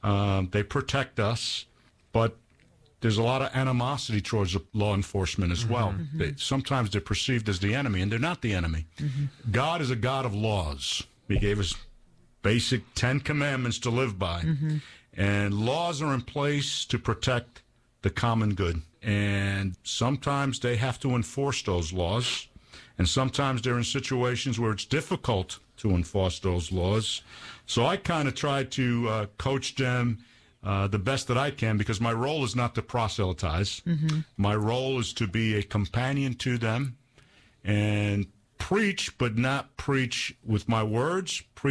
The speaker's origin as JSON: {"language": "English", "town": "Hoboken", "region": "New Jersey", "country": "United States", "tie": "born or raised there", "accent": "New Jersey", "said": "I'm originally from New Jersey, as you can tell from my accent, I guess. I grew up in Hoboken, New Jersey"}